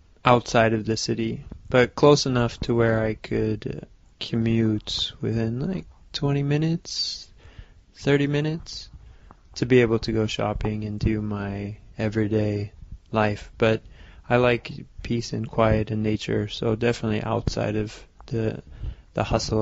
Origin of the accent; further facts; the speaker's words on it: Seattle, Washington, United States; Maybe in my hometown it would be nice to have a house in Seattle